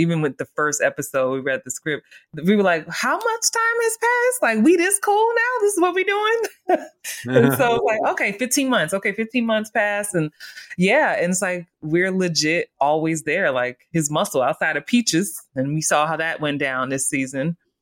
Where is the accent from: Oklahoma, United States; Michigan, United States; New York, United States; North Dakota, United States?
New York, United States; things that I've seen growing up in New York, seeing what happens